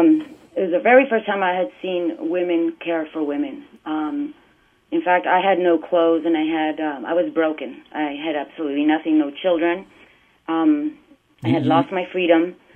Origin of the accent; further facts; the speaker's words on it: California, United States; moved away; also born or lived in Iowa; Actually, I came here from California, and I got in trouble here in Iowa.